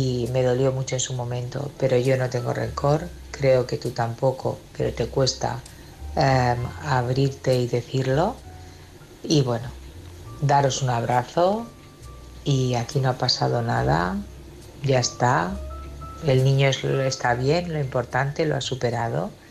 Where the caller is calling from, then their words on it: Barcelona, Catalonia, Spain; de Barcelona.